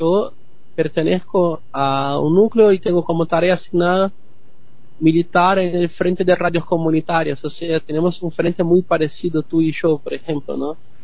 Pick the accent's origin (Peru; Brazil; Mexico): Brazil; Rio de Janeiro; Spanish is a second language; moved away; Soy natural de Río de Janeiro, aunque vivo acá hace mucho, en el sur.